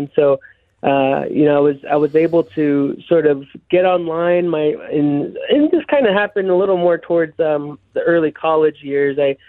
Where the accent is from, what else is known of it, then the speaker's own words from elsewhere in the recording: New Mexico, United States; also born or lived in Shiprock; now in Kirtland, United States; I grew up on the Navajo Reservation. I was born in Shiprock, New Mexico, and currently reside in Kirtland, New Mexico.